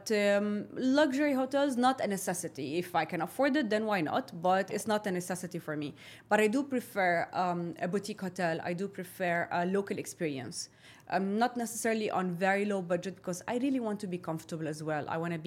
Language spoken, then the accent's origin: English; Saudi Arabia; now in Dubai, United Arab Emirates; So as a Lebanese family growing up in Saudi, there are some of the habits and the cultural elements that we adopted